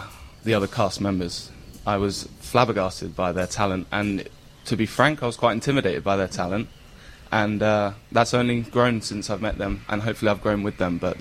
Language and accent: English; Milton Keynes, South East England, United Kingdom; I am from Milton Keynes, England, just beneath Coventry.